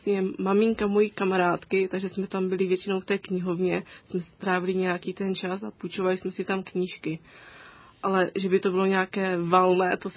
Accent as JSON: {"language": "Czech", "town": "Černotín", "region": "Olomouc Region", "country": "Czechia", "said": "tak jsem vlastně přišla pozici knihovnice u nás v Černotíně."}